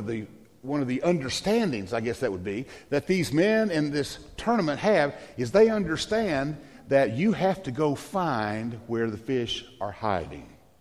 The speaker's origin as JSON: {"language": "English", "region": "Tennessee", "country": "United States", "said": "I mean, I am from Northeast Tennessee in the mountains, and I'd never heard of such a thing."}